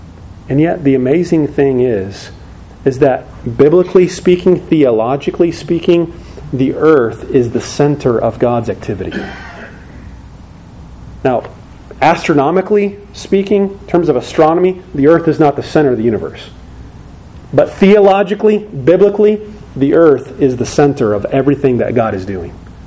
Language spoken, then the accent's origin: English; Phoenix, Arizona, United States; That's pretty warm. I'm from Phoenix, Arizona. 27 million is hot.